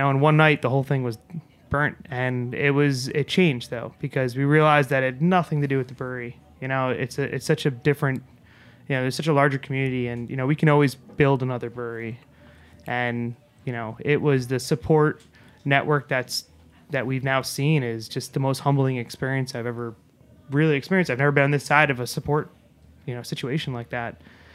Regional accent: New York, United States; though we're both from New York here.

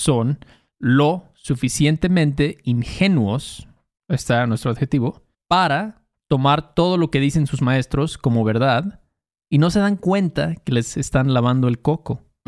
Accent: Mexico; Pero yo puedo decirlo porque soy mexicano.

